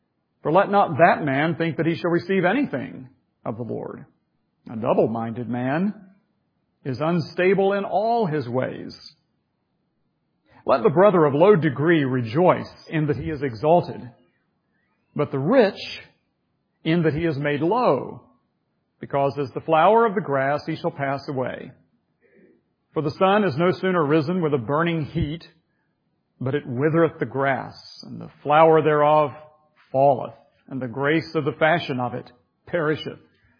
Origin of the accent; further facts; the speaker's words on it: West Virginia, United States; I'm from West Virginia. I never learned to read, so I'll do my best.